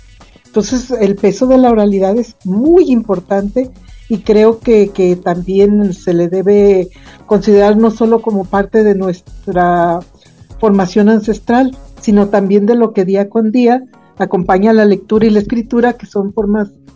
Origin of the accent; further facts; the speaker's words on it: Mexico City, Mexico; born there; also born or lived in Michoacán / Quintana Roo / Oaxaca; Yo nací en Ciudad de México, pero mis papás eran de Guerrero y siempre buscando pues un lugar donde estar mejor, donde hubiera escuelas, donde hubiera trabajo. Pues hemos estado en Michoacán